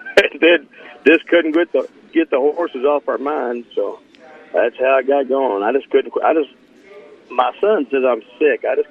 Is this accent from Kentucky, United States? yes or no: yes; Owensboro, Kentucky, United States; Owensboro.